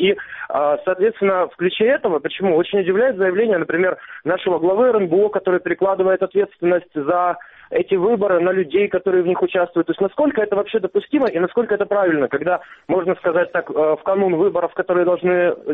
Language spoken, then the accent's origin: Russian; Luhansk, Luhansk Oblast, Ukraine; now in Kyiv, Ukraine; Я сам вообще из Луганска, но я долгое время уже живу в Киеве, 4 года.